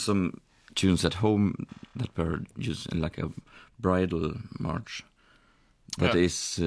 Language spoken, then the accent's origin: English; Gävleborg County, Sweden; English is a second language; Yeah, I'm from Sweden, from a part called Hälsingland.